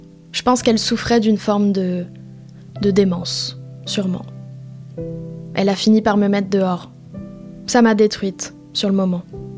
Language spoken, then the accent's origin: French; L'Haÿ-les-Roses, Île-de-France, France; also born or lived in Niort; Je suis née à Niort, où mes parents étaient partis pour le travail, avant de revenir en région parisienne, à L'Haÿ-les-Roses.